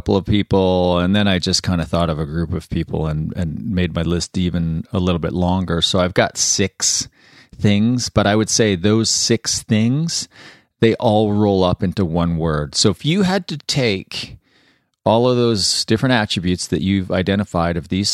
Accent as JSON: {"language": "English", "country": "Canada", "said": "and I should know because I'm Canadian, it's one of our official languages."}